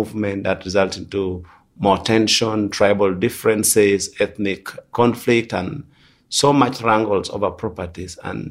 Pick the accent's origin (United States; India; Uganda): Uganda; I am from Uganda